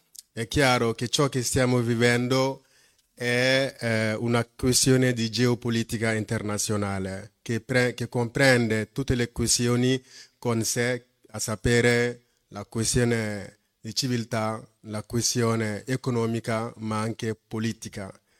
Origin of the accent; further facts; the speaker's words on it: Mali; now in Italy; vengo dal Mali. Sono in Italia da 2015.